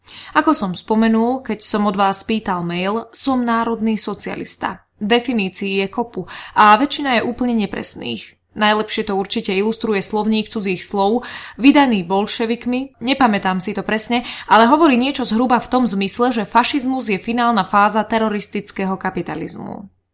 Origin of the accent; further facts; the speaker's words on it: Košice, Košice Region, Slovakia; ja nie som z ľudáckej rodiny, som Košičan. Generácie dozadu